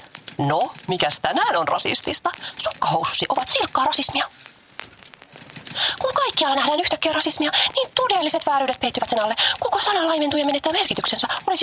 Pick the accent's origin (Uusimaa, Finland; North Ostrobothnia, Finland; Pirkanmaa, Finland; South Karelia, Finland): North Ostrobothnia, Finland; Oulu; Itse olen kotoisin Oulusta. Jos minulta kysytään tätä Malesiassa, sanon, että tulen Suomesta.